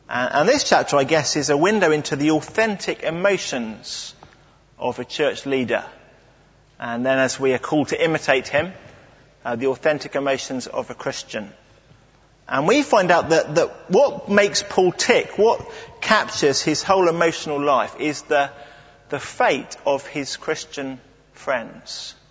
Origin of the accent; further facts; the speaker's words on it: England, United Kingdom; And it uses language that, as an Englishman, sometimes I guess I wouldn't use.